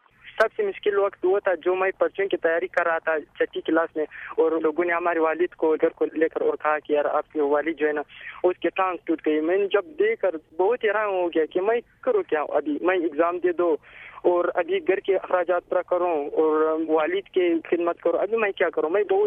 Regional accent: Ziarat, Balochistan, Pakistan; اور میرے گھر صوبہ بلوچستان ڈسٹرکٹ زیارت میں ہے. میرا عمر جو ہے نا تقریباً 17 سال کے لگ بھگ ہے اور 19 جنوری میں پیدا ہوا ہے.

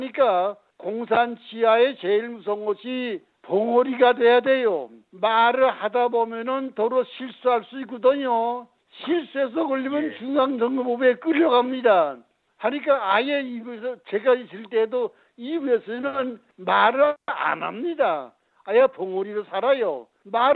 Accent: North Korea; 저도 북한에서 온 사람인지라 여러분의 고통을 잘 이해하고 동정합니다.

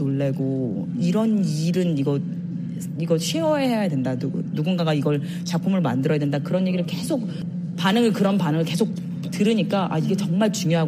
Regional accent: South Korea; 내가 남한 사람인데 북한에서 이런 일이 있는 거를 전혀 몰랐다는 게 놀랍기도 하고

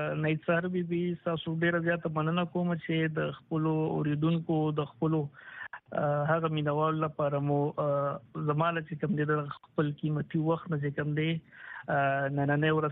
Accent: Mardan, Khyber Pakhtunkhwa, Pakistan; زه د مردان د یو ورکوټی کلی نوی رولیا سره تعلق لرم په 1901 نوی کې زما په دغه کلی کې سترګې غړېدلې دي مونږ بیسیکلی چې کوم دی د مردان د ګمبت کندر سیمې سره تعلق لرو

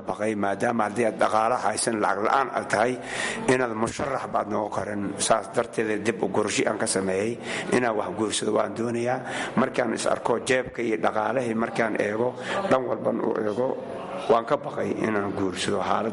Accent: Qoryooley, Lower Shabelle, Somalia; now in Borama, Somalia; Waxaan ka imaaday gobolka Shabeelle Hoose, gaar ahaan degmada Qoryooley.

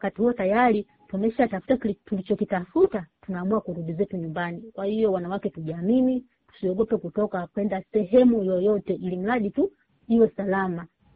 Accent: Tanzania; moved away

